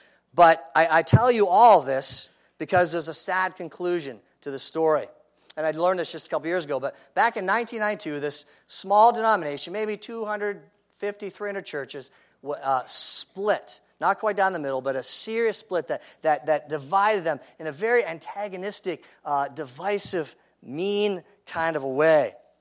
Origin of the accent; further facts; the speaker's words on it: Ohio, United States; moved away; Most of you know, some of you know, I was raised in Ohio. And ever since I left the state, at least to live over 30 years ago